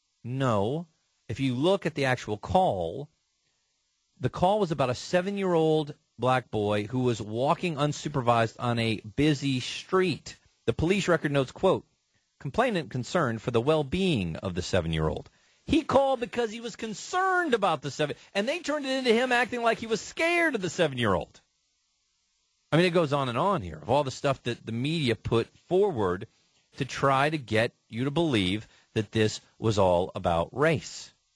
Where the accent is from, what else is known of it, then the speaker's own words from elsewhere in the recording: Florida, United States; I grew up in Florida.